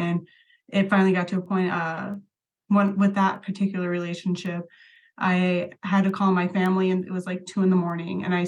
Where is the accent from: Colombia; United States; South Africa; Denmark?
United States; Las Vegas, Nevada; I was actually born and raised in Las Vegas.